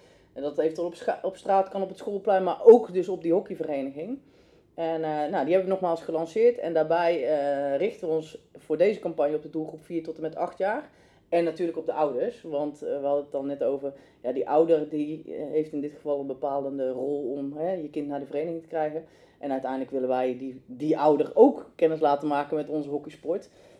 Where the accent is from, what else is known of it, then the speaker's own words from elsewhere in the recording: North Brabant, Netherlands; Dat ik kom uit Berdekum, een klein dorpje naast Den Bosch.